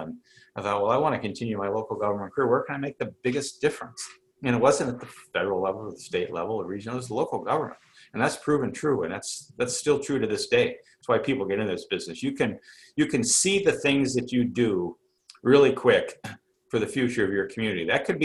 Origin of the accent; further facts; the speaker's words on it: Des Moines, Iowa, United States; I'm an Iowa kid, came up from Des Moines. I was born in Dubuque.